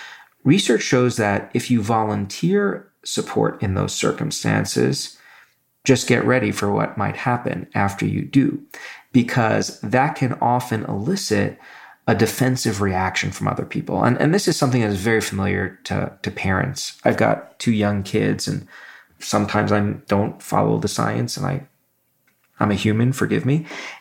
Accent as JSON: {"language": "English", "town": "Brooklyn", "region": "New York", "country": "United States", "tie": "born or raised there", "said": "I always feel the need to say safe because where I grew up in Brooklyn, parks were not safe."}